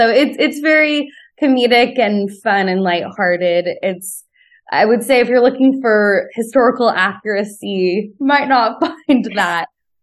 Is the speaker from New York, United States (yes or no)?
no; Kentucky, United States; You know, I grew up in Kentucky, and I think there are weirdly a lot of similarities between a small town in Kentucky and the Regency era.